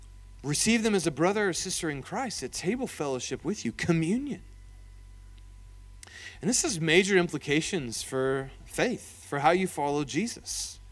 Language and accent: English; Indianapolis, Indiana, United States; I'm from Indianapolis.